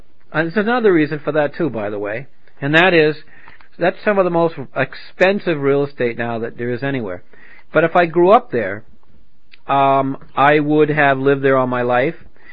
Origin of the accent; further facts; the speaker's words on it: New Hampshire, United States; also born or lived in Pennsylvania; I was born in New Hampshire and raised mostly in New Hampshire except for a stint in Pennsylvania.